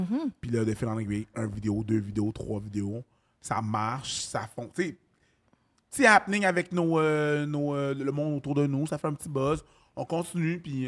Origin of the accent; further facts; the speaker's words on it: Montreal, Quebec, Canada; moi, je viens de Montréal, les alentours